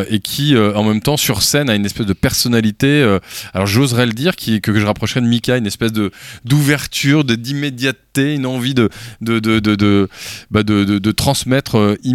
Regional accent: Brittany, France; moi je suis du Finistère.

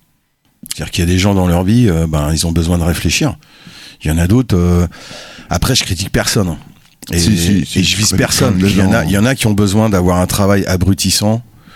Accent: Belgium; Bah, en Belgique.

